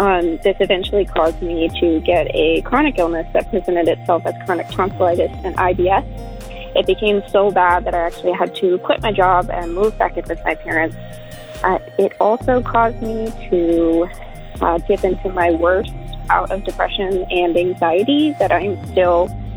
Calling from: Richmond, Virginia, United States; Hi, I'm calling from Richmond, Virginia.

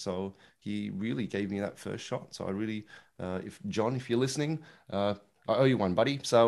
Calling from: Melbourne, Victoria, Australia; It's good old, I was going to say sunny Melbourne in Australia, but it's actually quite cold today. So call it cold Melbourne in Australia.

